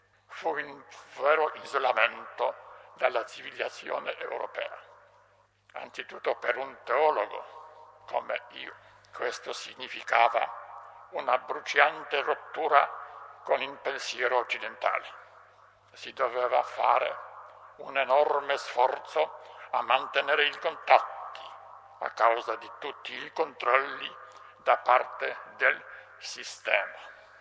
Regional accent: Poland; Italian is a second language; Vengo dalla Polonia, come mi piace dire, da un paese non più tanto lontano.

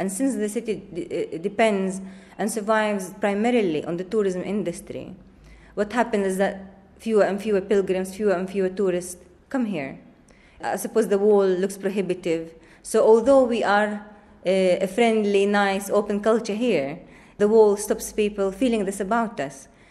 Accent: Bethlehem, West Bank, Palestine; also born or lived in United Kingdom; I am from Bethlehem. I spent a lot of time living in Britain and making documentary films.

